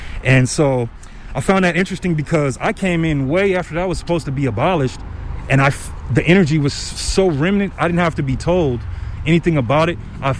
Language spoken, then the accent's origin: English; Los Angeles, California, United States; moved away; I came out here from Los Angeles, South Central, man. And it was a really violent time in South Central when I left, about 95, early 90s.